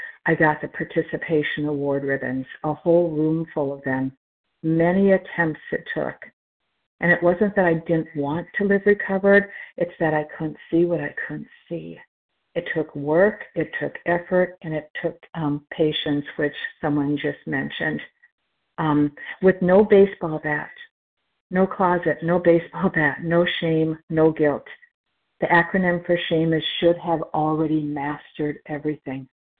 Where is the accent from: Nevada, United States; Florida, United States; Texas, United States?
Florida, United States; I'm from Florida, Eastern Standard Time.